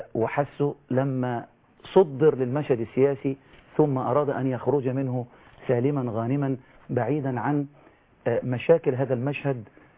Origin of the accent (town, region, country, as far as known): Egypt